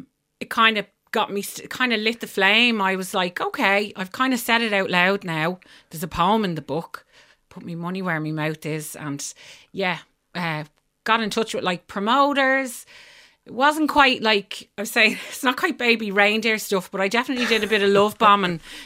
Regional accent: Dublin, Leinster, Ireland; my hometown, Northsiders, Southsiders, well-heeled Dublin Treers

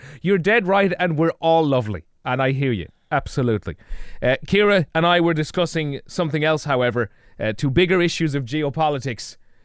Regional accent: Ireland; We should all be supporting each other as being Irish and not putting each other's counties down.

